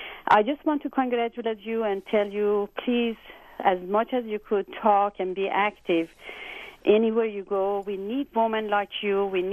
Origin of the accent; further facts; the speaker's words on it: Iran; moved away; I'm from Iran. I was the first generation that I moved to this culture